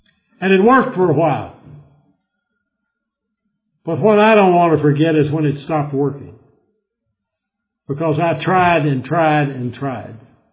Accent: the South, United States; But I grew up in the South where I was a Southern Baptist.

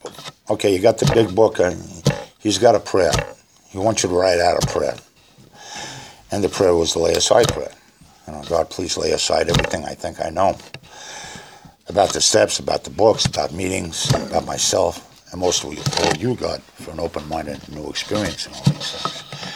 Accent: Brooklyn, New York, United States; accent: Brooklyn; maybe it was my Brooklyn accent, but this is a southern town

